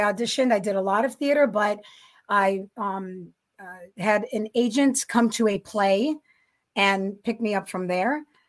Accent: Buffalo, New York, United States

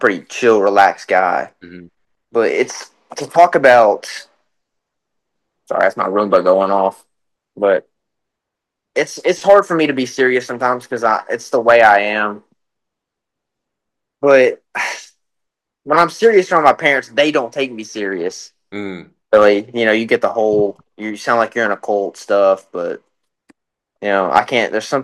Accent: Kentucky, United States; Kentucky, because I'm from Kentucky

